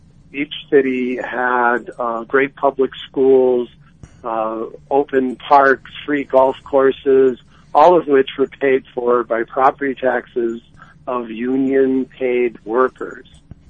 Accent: Racine, Wisconsin, United States; I grew up in Racine, Wisconsin, which is just about an hour and 15 minutes north of Chicago on Lake Michigan.

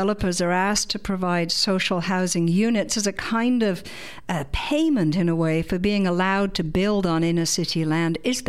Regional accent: England, United Kingdom; now in Canada; Now, I grew up in England

